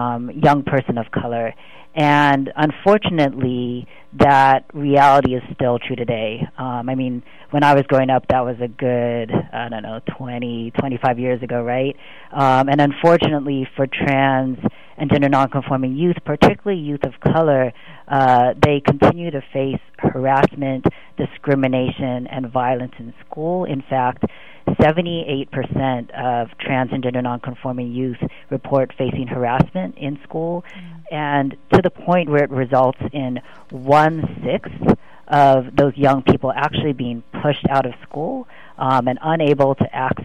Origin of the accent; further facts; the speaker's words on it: Seattle, Washington, United States; You know, I grew up in Seattle, Washington, and I was this very gender non-conforming Asian kid